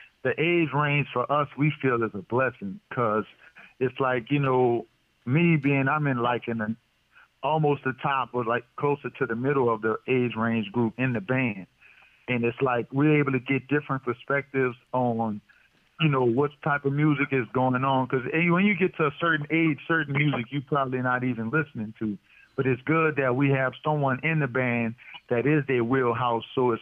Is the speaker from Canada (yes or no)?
no; New Orleans, Louisiana, United States; You know, jazz is always going to be a root, being that we are from New Orleans.